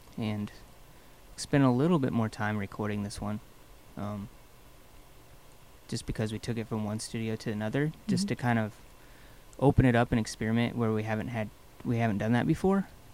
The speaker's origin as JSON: {"language": "English", "region": "Iowa", "country": "United States", "tie": "born or raised there", "lives_now": "Chicago, United States", "said": "And growing up in Iowa, it was just like Chicago was always kind of on the horizon where I grew up."}